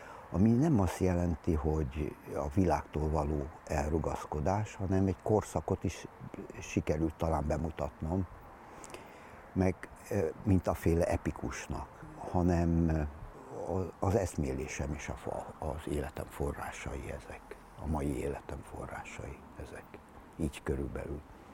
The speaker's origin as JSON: {"language": "Hungarian", "region": "Budapest", "country": "Hungary", "tie": "born there", "said": "vidékről érkeztem, vidéki kollégista is voltam, és felfedeztem Budapestet, a szülővárosomat is újból"}